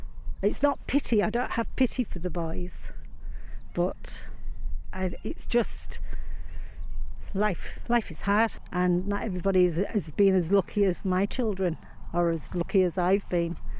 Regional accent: Yorkshire and the Humber, United Kingdom; moved away as an adult; now in Ireland; I'm not from a farming background, I'm from North Lincolnshire.

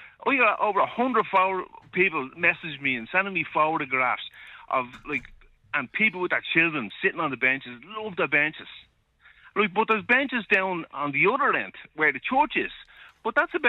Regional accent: Baldoyle, Leinster, Ireland; We grew up in Baldoyle.

